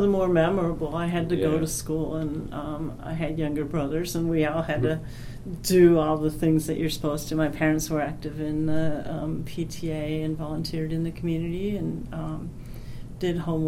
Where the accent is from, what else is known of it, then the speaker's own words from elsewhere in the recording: Skokie, Illinois, United States; also born or lived in Chicago / Glencoe; Oh, I was born in Chicago, Illinois in 1951 and grew up in and around the city in the northern suburbs of Skokie. And when I was a sophomore in high school, my parents moved to Glencoe.